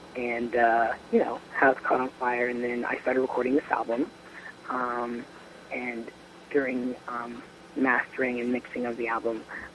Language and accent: English; New Orleans, Louisiana, United States; moved away; also born or lived in Georgia; Well, I grew up in New Orleans, and then this thing called Hurricane Katrina came.